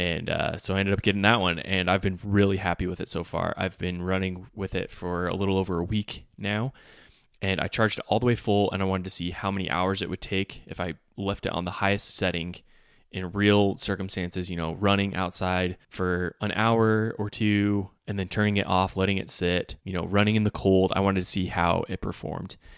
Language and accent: English; Utah, United States; But it's right here close to my hometown. It hits all the peaks in Davis County along the Wasatch Mountains.